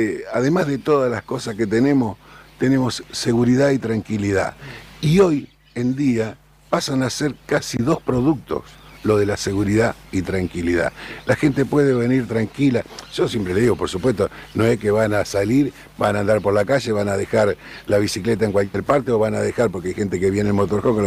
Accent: Cerrito, Entre Ríos, Argentina; now in La Paz, Argentina; Y si yo nací en Cerrito y viví en el campo en Antonio Tomás.

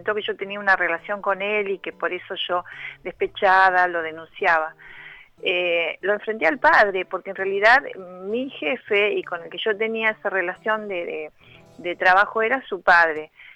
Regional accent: Cipolletti, Río Negro, Argentina; Yo soy de Cipolletti, Río Negro

